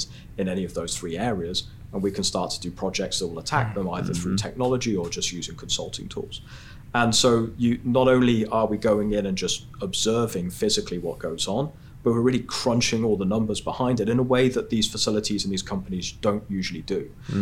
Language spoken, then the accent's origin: English; England, United Kingdom; also born or lived in Sweden; as an English person going into that environment, you know, I came from England with 5 years work experience, moved to Sweden